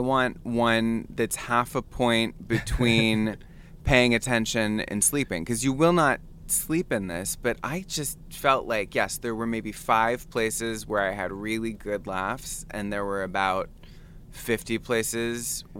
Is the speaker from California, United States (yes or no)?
yes; California, United States; I'm from California. I'm not really sure what autumn tastes like.